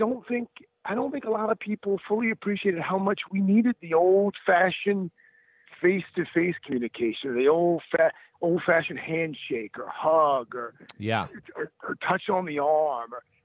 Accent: South Carolina, United States; I grew up in South Carolina, and I went to church. I'm Baptist

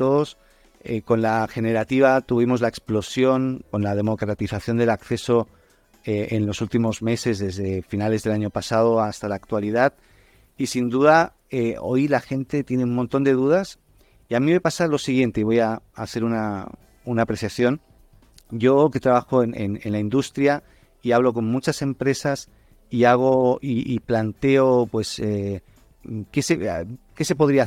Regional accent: Catalonia, Spain; es que yo soy, ya sabes, catalán y somos así, tenemos un humor un poco especial

